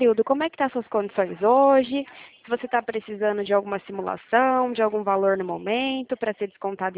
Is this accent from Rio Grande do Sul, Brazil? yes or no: no; Ribeirão Preto, São Paulo, Brazil; Ó, eu sou daqui de Ribeirão Preto.